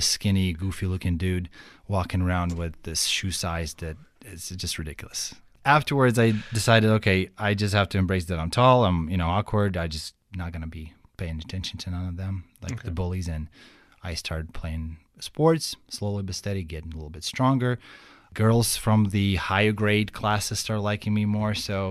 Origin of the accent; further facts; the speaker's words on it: Ukraine; English is a second language; I was born and raised in Ukraine, and I grew up poor